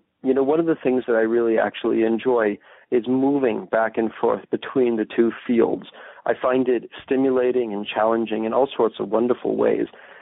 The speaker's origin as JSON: {"language": "English", "town": "Los Angeles", "region": "California", "country": "United States", "tie": "born or raised there", "said": "And I was born in Los Angeles, and I spent much of my childhood going to the tar pits"}